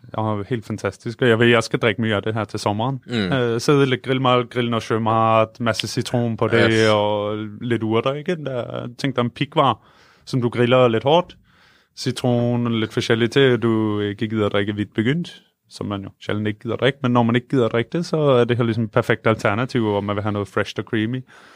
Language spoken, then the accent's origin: Danish; Central Denmark Region, Denmark; Mols, som ligger 40 km nord for Aarhus, faktisk ikke så langt under, hvor jeg voksede op